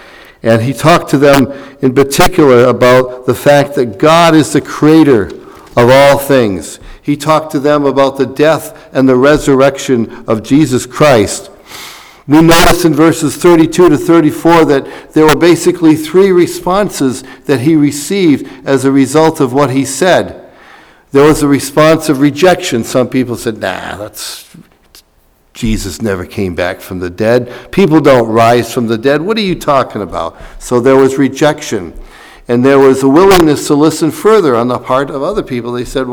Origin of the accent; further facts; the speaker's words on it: United States; I'm speaking as American.